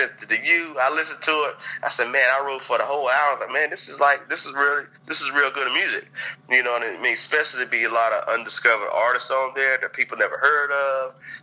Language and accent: English; North Carolina, United States; Man, you know, growing up in North Carolina, man, we were always hip.